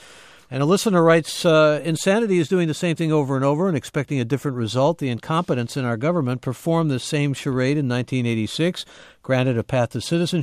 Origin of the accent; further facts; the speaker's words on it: United States; As an American, I worked overseas to save money for a home